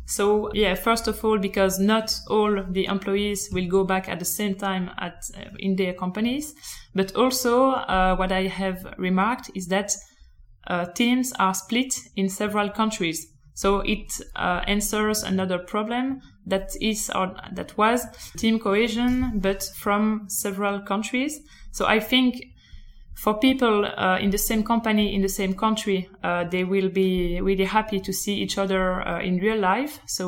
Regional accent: Belgium; English is a second language; I come from Belgium

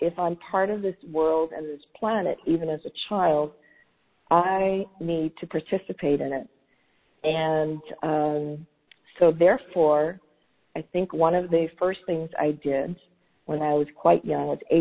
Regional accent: Toronto, Ontario, Canada; I remember distinctly growing up in Chinatown in Toronto.

